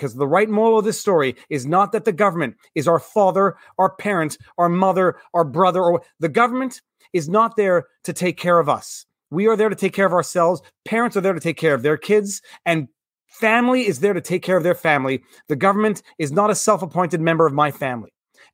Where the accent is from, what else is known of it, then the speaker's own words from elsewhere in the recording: United States; first language Cherokee; English is a second language; Happy New Year in Cherokee, my first language, and I don't use much anymore.